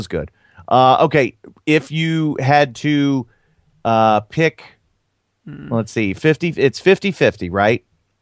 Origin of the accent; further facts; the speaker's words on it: New England, United States; I'm from New England. It's Gabba.